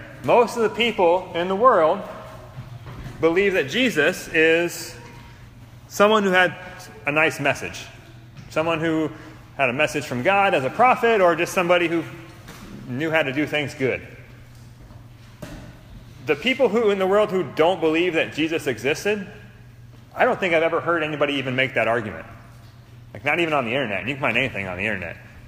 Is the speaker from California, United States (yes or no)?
no; Iowa, United States; We're not maybe the smartest people out here, and we're from Benton County, so you Tama County people can look down at us.